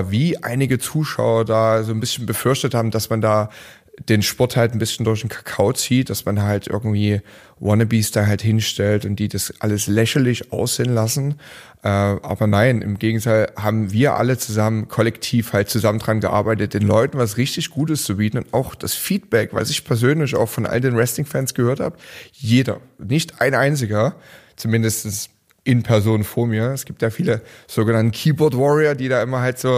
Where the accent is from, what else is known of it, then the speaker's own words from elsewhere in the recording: Dresden, Saxony, Germany; now in Berlin, Germany; Ich bin damals 2006 nach Berlin gekommen zum Training, weil ich professionelles Wrestling-Training gesucht hatte. Ich komme aus Dresden, gab es damals nicht.